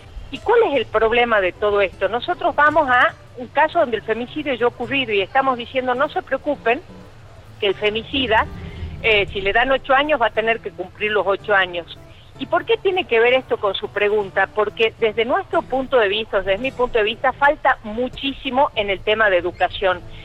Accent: Argentina; ya no como senadora, sino como argentina

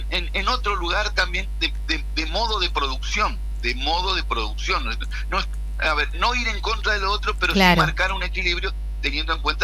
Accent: Corrientes, Argentina; yo como buen correntino, prefiero la carne un poquito más dura

